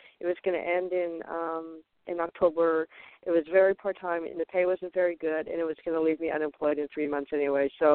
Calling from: Arizona, United States; I'm calling from Arizona.

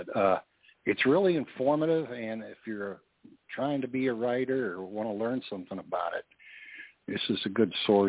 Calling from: Houston, Texas, United States; Hey, this is … Houston, Texas.

